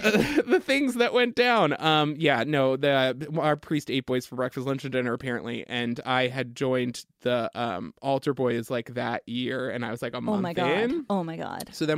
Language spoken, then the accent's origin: English; New York, United States; I grew up on Long Island and all of my friends were Jews